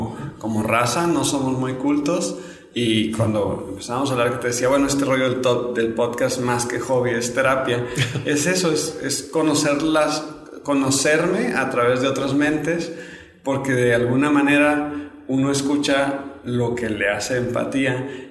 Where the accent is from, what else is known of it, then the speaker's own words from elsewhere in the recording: Mexico; lo mal y lo avergonzado que me siento como mexicano